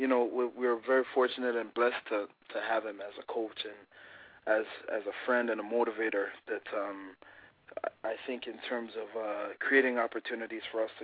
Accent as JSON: {"language": "English", "country": "Canada", "tie": "born or raised there", "also_born_or_lived": "Montego Bay, Jamaica", "said": "I was born in Montego Bay, Jamaica, emigrated to Canada at an early age. From there, I went to high school in Canada"}